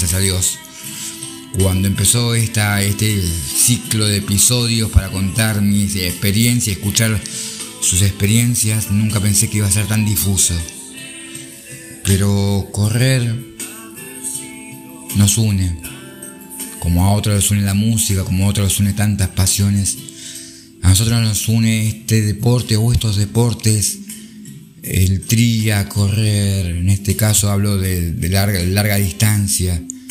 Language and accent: Spanish; Argentina; born there; obviamente Argentina, mi país natal